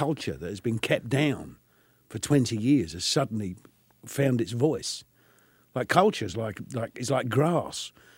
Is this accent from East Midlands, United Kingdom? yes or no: no; Bury St Edmunds, East of England, United Kingdom; born there; Well, I was born in Bury St. Edmunds. That's in Suffolk